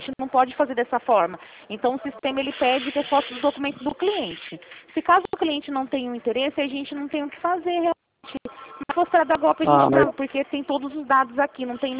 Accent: Rio Claro, São Paulo, Brazil; A gente é aqui de Rio Claro, do lado.

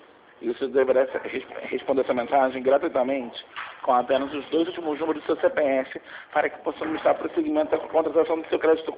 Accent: Nova Iguaçu, Rio de Janeiro, Brazil; sou de Nova Iguaçu.

